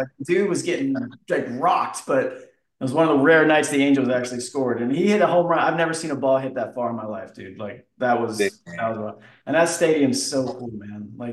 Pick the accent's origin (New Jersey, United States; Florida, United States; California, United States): Florida, United States; like you growing up in Florida, we have the Rays, right? Like that's not a stadium. It still isn't. Right. But, when I moved up here